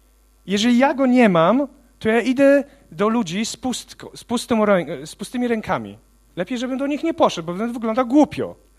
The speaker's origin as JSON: {"language": "Polish", "town": "Łódź", "region": "Łódź Voivodeship", "country": "Poland", "tie": "born or raised there", "said": "ja jestem po prostu taki chłopak z Łodzi. Wychowałem się na podwórku jakimś tam dalej, lubiłem pokopać sobie w piłkę i teraz lubię rugby."}